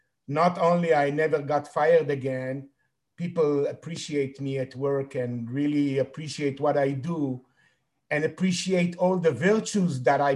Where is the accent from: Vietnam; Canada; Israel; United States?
Israel; Tel Aviv, Tel Aviv District; So I'm coming from Tel Aviv, Israel